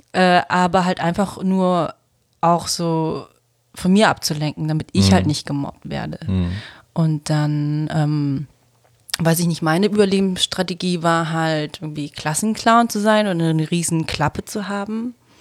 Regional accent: Hesse, Germany; born or raised there; also born or lived in Bangkok, Thailand

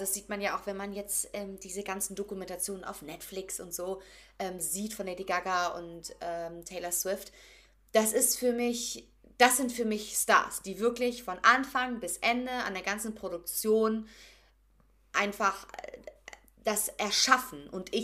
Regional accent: Rhineland, Germany; ich komme aus dem Rheinland, da würde man Kathi sagen.

